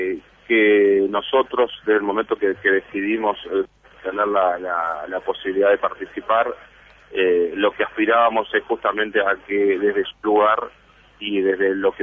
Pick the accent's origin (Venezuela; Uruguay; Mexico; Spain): Uruguay; Juan Lacaze, Colonia; moved away as an adult; Y soy del interior, soy de Juan Lacase, y recién cuando me tocó la vida universitaria fue que llegué a Montevideo.